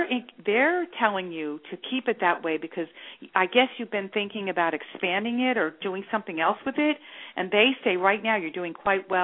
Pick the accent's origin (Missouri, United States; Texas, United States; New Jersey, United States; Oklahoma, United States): New Jersey, United States; You know I'm from New Jersey, right?